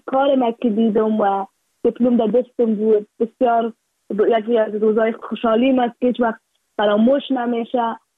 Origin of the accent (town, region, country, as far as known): Afghanistan